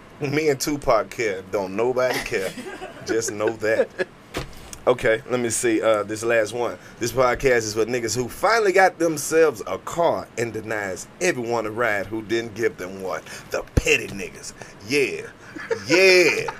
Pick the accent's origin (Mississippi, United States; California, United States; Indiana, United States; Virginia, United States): Mississippi, United States; Yeah, I'm from Mississippi.